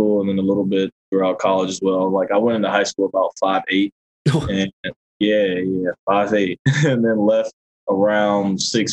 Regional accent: North Carolina, United States; And then growing up in North Carolina, it's hard to pass up on ACC.

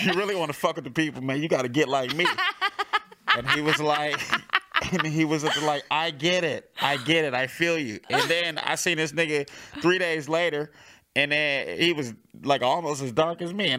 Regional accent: Compton, California, United States; My hood's made, I'm from Compton, and they made me stop wearing that bandana because it was red.

